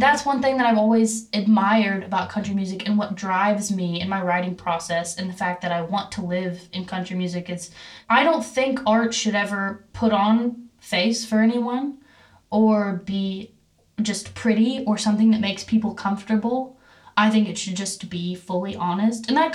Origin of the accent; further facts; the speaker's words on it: California, Missouri, United States; So California, Missouri is actually the name of my hometown. It confuses a lot of people because they'll say, where are you from? And I say, California, Missouri. And they'll say, what part of California? And I'm like, no, California, Missouri. It's like 4,000 people, one stoplight, no Walmart